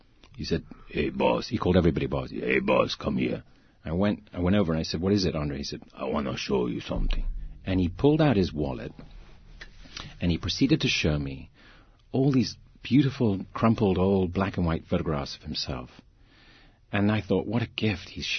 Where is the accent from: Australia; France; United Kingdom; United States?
United Kingdom; England; We had two channels, this dates me, we had two channels growing up in England, black and white TV. We didn't get color until 67.